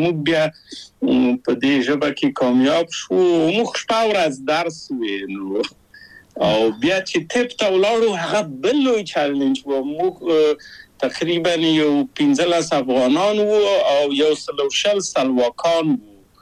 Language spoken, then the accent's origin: Pashto; Kabul, Afghanistan; moved away